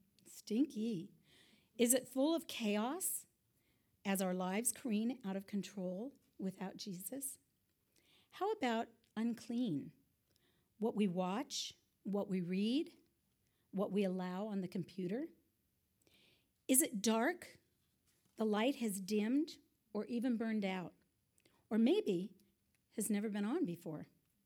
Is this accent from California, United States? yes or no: yes; California, United States; I grew up in Orange County. We lived in the same house. Well, I lived in the same house for 17 years.